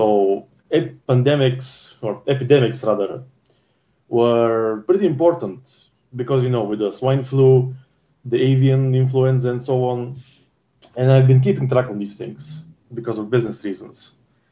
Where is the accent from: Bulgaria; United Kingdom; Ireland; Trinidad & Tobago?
Bulgaria; I'm from Bulgaria, male, 26.